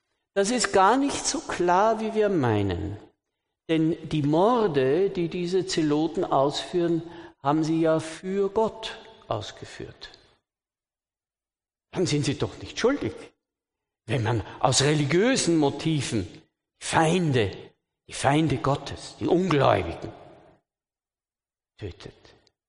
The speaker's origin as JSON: {"language": "German", "country": "Austria", "said": "Sautrank sagt man bei uns in Österreich, in Bayern wird das vielleicht verständlich."}